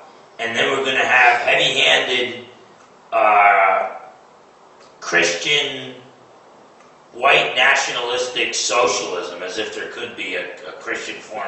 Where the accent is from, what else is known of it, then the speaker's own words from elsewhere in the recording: New Jersey, United States; Do not assume if you're from the North, like I'm from New Jersey originally.